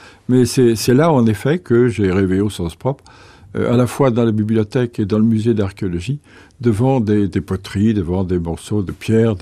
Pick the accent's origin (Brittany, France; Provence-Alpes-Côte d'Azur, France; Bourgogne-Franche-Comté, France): Brittany, France; Vannes; born there; Il se trouve que je suis né à Vannes